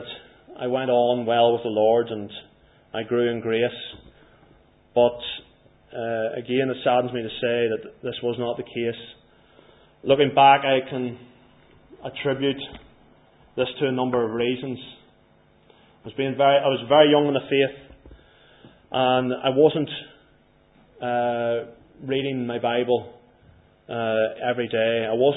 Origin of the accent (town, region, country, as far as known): Northern Ireland, United Kingdom